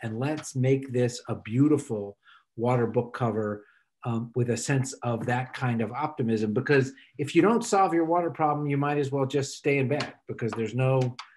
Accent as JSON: {"language": "English", "town": "Miami", "region": "Florida", "country": "United States", "tie": "born or raised there", "said": "My parents, I grew up in Miami. My parents still live in Miami."}